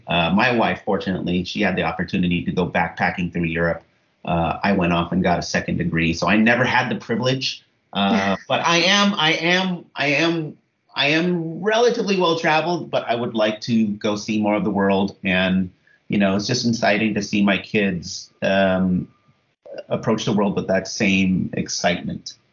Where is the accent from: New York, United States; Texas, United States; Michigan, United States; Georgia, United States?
New York, United States; Brooklyn; born there; So I was born in Brooklyn, 1975. My parents were doctors from Thailand. And so culturally, you know, my parents raised me with an Eastern kind of, you know, view from Thailand, from Bangkok.